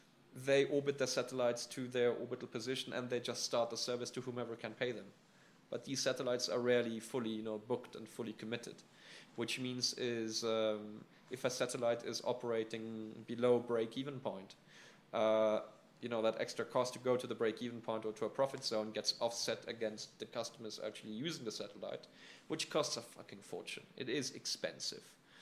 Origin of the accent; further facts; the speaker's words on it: South Africa; we are South African. We want to make a South African business.